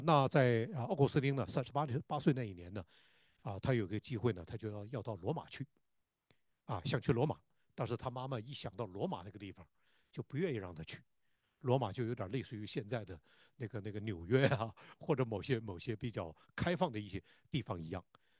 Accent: Northeast China, China; 就像我们东北人说的，东北人说话似的

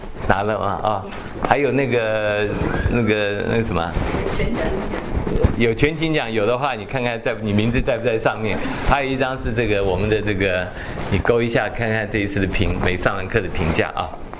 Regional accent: Taiwan; moved away as an adult; 因为我们从小在台湾长大

